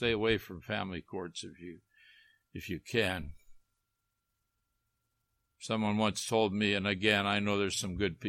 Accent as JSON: {"language": "English", "country": "Canada", "tie": "born or raised there", "said": "I grew up in Canada, and that was, we were under the Queen."}